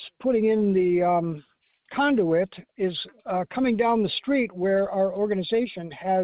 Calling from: Saugerties, New York, United States; I'm calling from Saugerties.

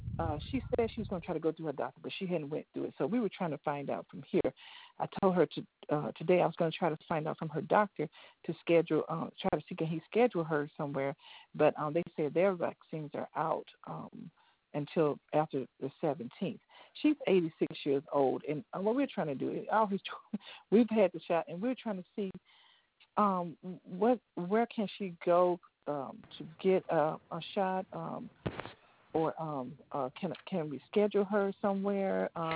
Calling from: Dallas, Texas, United States; I'm calling from Dallas.

